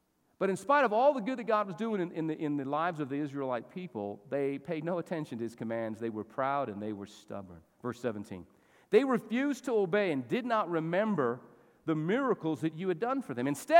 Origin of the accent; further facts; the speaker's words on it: Las Cruces, New Mexico, United States; born there; also born or lived in Albuquerque; I was born in Las Cruces, New Mexico. We had some family there, and we were living in Albuquerque, and then we'd go back there once in a while.